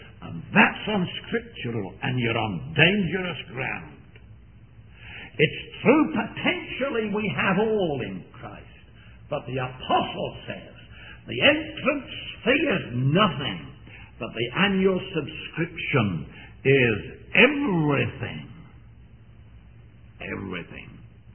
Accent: England, United Kingdom; I was going to say jolly well, being English, he knew jolly well that this salvation was their own

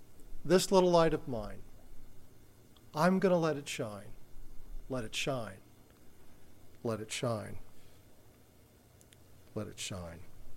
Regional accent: Miami, Florida, United States; I grew up in Miami, Florida, and in Miami, Florida at night, the street lights are very bright

